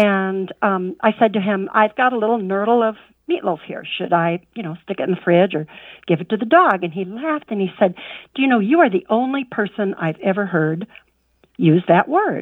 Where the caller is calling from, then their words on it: Wisconsin, United States; I'm calling from Wisconsin.